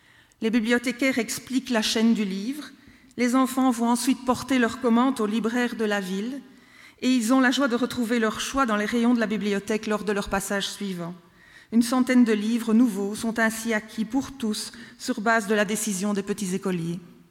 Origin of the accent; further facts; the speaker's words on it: French-speaking Belgium, Belgium; chez nous, en Belgique francophone, ces pratiques sont encouragées à la carotte et au bâton